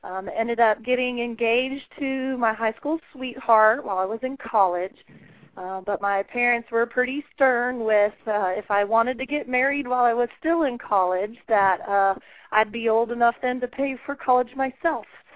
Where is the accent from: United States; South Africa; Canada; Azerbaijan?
United States; Porter, Texas; also born or lived in Ohio; Well, I was born in Ohio. And my family moved down here to Texas when I was three. We moved to Porter, Texas.